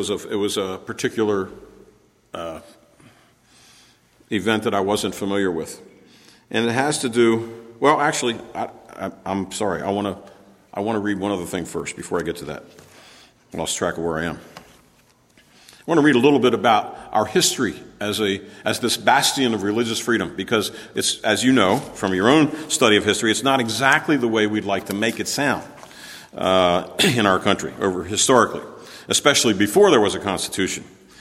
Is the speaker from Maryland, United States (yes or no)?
yes; Maryland, United States; I come from Maryland, I'm a Marylander